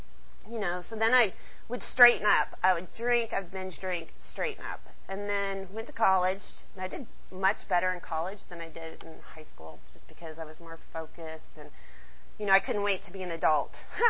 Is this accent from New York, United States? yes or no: no; Michigan, United States; Like, I'm from Michigan, so this is Michigan, and I'm from the UP, which is, the town I live in has like 700 people in it.